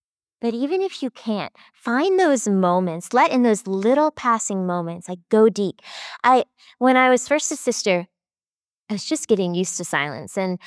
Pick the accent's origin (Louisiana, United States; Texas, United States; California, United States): Texas, United States; I grew up in Texas.